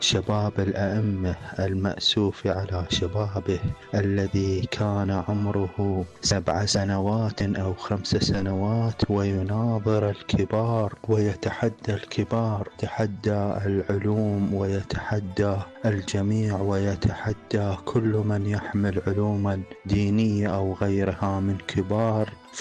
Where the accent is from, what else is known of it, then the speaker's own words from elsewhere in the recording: Iraq; وأنا من العراق